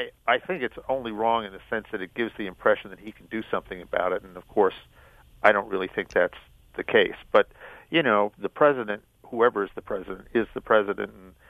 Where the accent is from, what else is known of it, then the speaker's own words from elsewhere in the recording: New England, United States; As I say, I grew up in New England, and I love baseball.